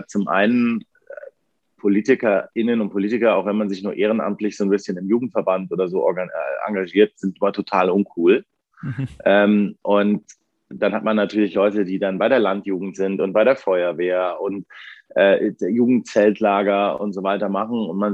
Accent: Bavaria, Germany; im Bayerischen Wald, wo ich aufgewachsen bin, im Landkreis Cham

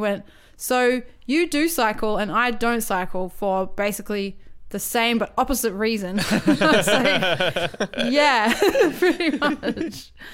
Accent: Australia; And as an Australian person

